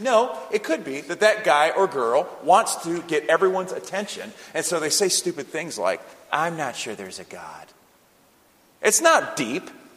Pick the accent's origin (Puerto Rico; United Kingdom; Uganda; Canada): Puerto Rico; Well, I'm from Puerto Rico.